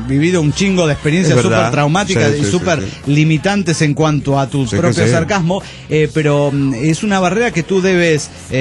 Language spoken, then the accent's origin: Spanish; Venezuela; now in Panama; Soy un venezolano comiendo arepas en Panamá, Panamá.